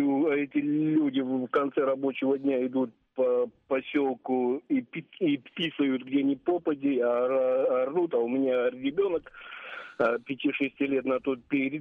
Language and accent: Russian; Dagestan, Russia; now in Moscow, Russia; Я дагестанец.